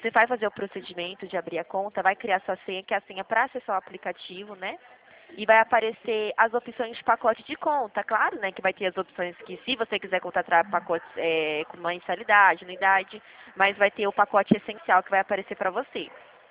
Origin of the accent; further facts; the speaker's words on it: Dracena, São Paulo, Brazil; eu sou daqui de Dracena, bem mais do interior mesmo de São Paulo